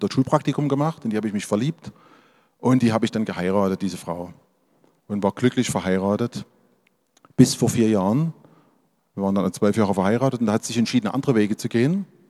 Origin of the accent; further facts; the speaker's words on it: Dresden, Saxony, Germany; da war die Friedliche Revolution in Dresden, eines der bewegendsten Momente in meinem Leben, in meiner Heimatstadt, das miterlebt zu haben.